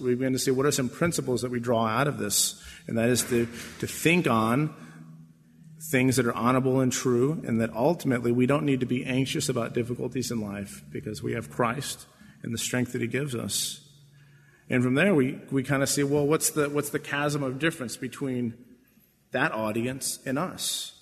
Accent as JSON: {"language": "English", "country": "United States", "said": "I'm an American, so I say the number one."}